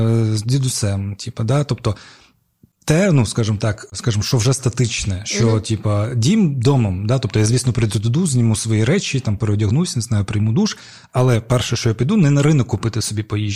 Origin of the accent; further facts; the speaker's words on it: Crimea, Ukraine; А я ще кримський татарин в Україні.